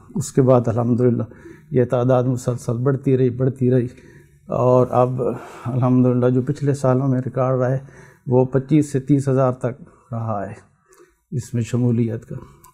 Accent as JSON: {"language": "Urdu", "town": "Sargodha", "region": "Punjab", "country": "Pakistan", "said": "basically میں سرگودہ سے تعلق ہے میرا"}